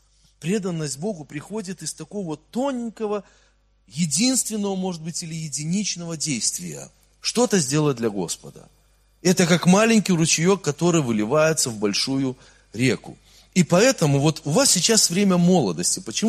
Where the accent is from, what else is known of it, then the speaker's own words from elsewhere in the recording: Brest Region, Belarus; Ну, вы же знаете, что я вырос в Брестской области, вот, и мой мозг воспитан в Брестской области